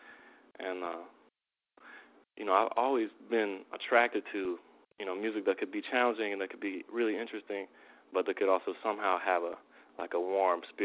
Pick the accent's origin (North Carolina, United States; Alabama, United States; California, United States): North Carolina, United States; also born or lived in New Orleans; My most formative musical experiences, I grew up in North Carolina, but my most formative musical experiences were in New Orleans. And I moved there in 1993.